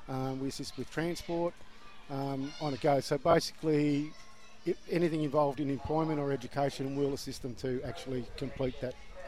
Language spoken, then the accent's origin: English; Melbourne, Victoria, Australia; now in Cairns, Australia; I'm originally from Melbourne.